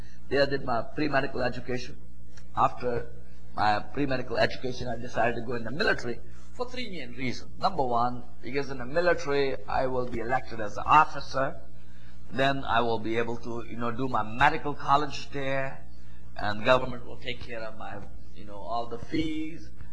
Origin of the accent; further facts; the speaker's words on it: Pakistan; I was born right in the middle of that country, grew up there, and as I was growing up in Pakistan, I was sent in a government school, a public school, where I was forced to read the Quran.